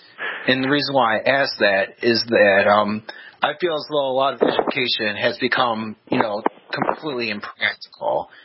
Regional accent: Cleveland, Ohio, United States; I'm from Cleveland.

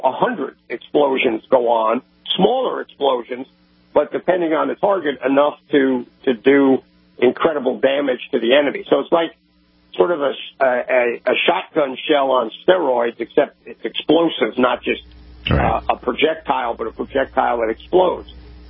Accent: New York, United States; I grew up in New York.

